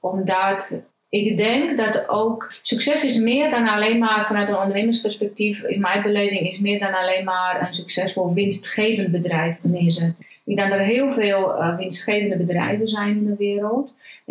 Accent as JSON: {"language": "Dutch", "country": "Romania", "second_language": "Dutch", "moved": "yes", "lives_now": "Netherlands", "said": "Ik ben Roemeense van afkomst. Ben ruim 27 jaar geleden naar Nederland gekomen."}